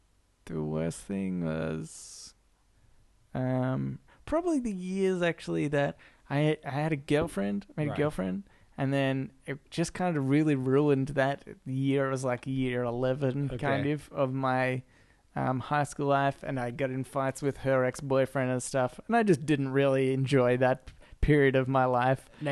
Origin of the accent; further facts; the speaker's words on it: Ferntree Gully, Victoria, Australia; We grew up in Ferntree Gully. Mm-hmm. My parents still live there.